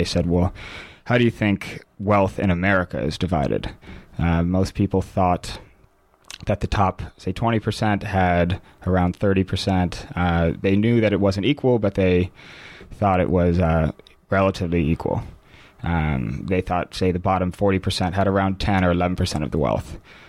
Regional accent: Washington, District of Columbia, United States; moved away; It's probably worth noting that I'm originally from Washington, D.C. I've been here for 3 years

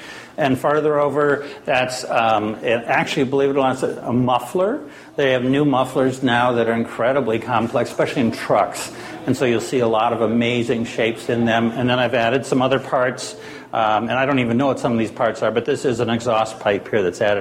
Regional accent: Maine, United States; I come from Maine originally

